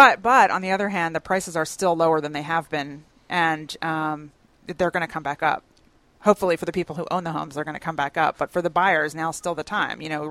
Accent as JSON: {"language": "English", "region": "Northeast", "country": "United States", "said": "I'm from the Northeast originally. We've talked about that before, too."}